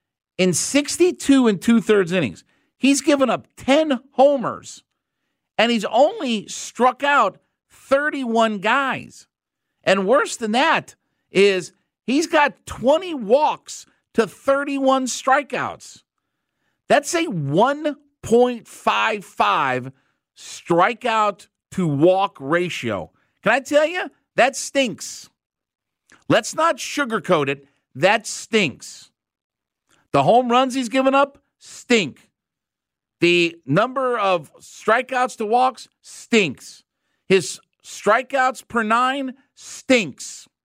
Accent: Canton, Ohio, United States; I grew up in Canton, Ohio

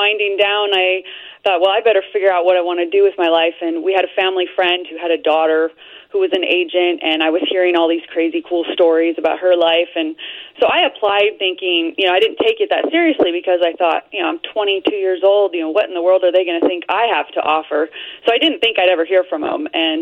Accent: California, United States; I'm from Southern California in the high desert. If you've ever driven from Los Angeles to Las Vegas, it's a big giant patch of desert you blew by going 85.

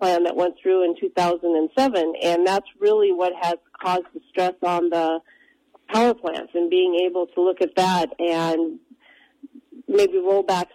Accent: Malta, Montana, United States; I remember as a little person growing up in Malta that at the time it was called the Big Open

